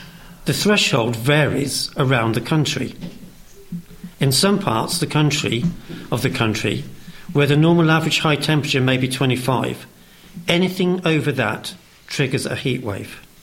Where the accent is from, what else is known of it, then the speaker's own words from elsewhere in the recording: United Kingdom; And we are British, and we do like to moan about the weather, don't we?